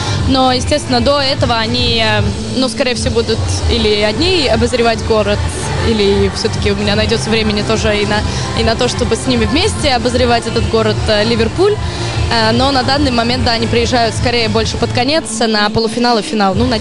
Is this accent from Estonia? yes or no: yes; Narva, Ida-Viru County, Estonia; Ну, я очень-очень рада быть в Нарве, естественно, это мой родной город.